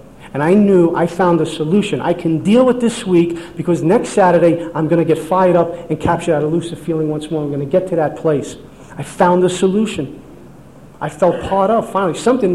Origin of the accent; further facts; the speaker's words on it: Brooklyn, New York, United States; born or raised there